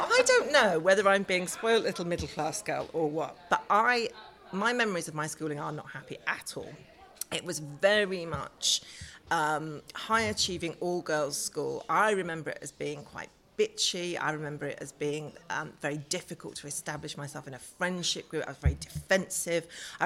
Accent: South East England, United Kingdom; I was brought up in Buckinghamshire

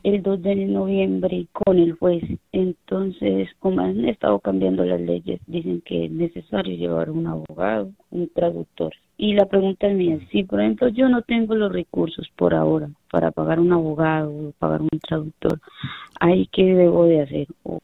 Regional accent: Colombia; now in United States; yo soy colombiana, entré en mayo

